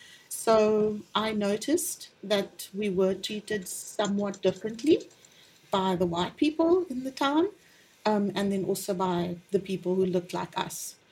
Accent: South Africa; moved away as an adult; now in Australia; I am what you would call in South Africa and maybe the rest of the world, a woman of color. And I was born in South Africa and raised there and have lived there most of my life until March this year when we moved to Australia.

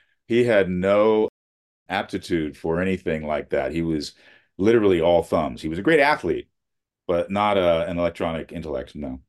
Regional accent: Beverly Hills, California, United States; the grounding that they gave us, growing up in Beverly Hills, living the kind of life that we lived, was invaluable.

